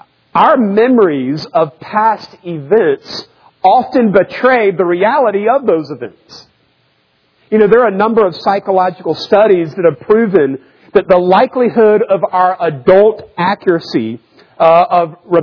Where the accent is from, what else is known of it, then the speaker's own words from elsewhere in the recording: Raleigh, North Carolina, United States; So when I was a kid growing up in Raleigh, there was this secret place in our neighborhood that only a few of us ever talked about.